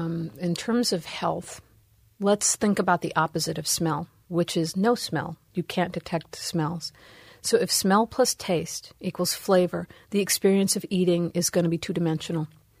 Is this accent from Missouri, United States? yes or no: no; Bronx, New York, United States; born or raised there